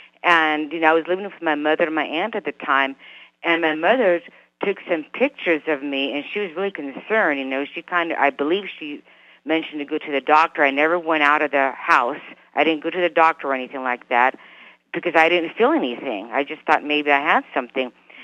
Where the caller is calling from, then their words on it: Reno, Nevada, United States; I'm calling from Reno, Nevada.